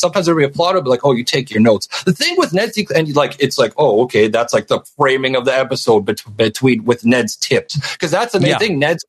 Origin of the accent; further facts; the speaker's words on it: Canada; I'm Canadian. We don't have middle school in Canada